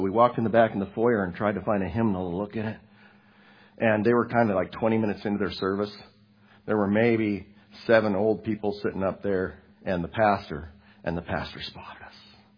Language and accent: English; Juneau, Alaska, United States; now in Marsing, United States; Because I came from Alaska where we had I was in a church fellowship about the size of this one. And I mean, we were the mega church in town.